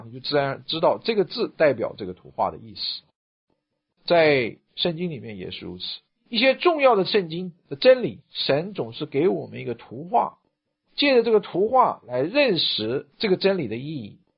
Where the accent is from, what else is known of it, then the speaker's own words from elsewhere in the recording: China; 跟我们人，我们中国人教导孩子有类似的地方。